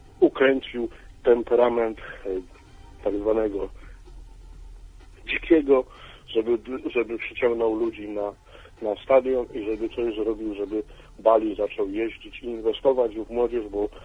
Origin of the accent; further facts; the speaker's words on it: Wschowa, Lubusz Voivodeship, Poland; tak jak z moich stron, to są niestety za Falubazem i za, i bo to Wschowa